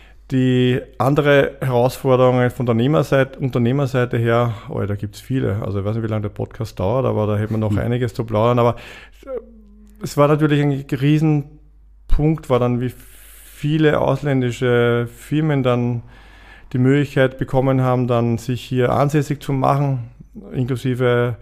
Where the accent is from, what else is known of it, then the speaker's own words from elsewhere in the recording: Ebreichsdorf, Lower Austria, Austria; ich bin gebürtiger Ebrechtsdorfer. Ich bin aufgewachsen eigentlich schon im Kindergarten hier. Ich habe hier Fußball gespielt viele Jahre lang.